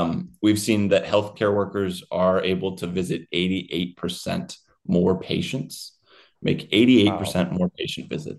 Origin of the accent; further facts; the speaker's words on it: Chicago, Illinois, United States; I grew up here in Chicago.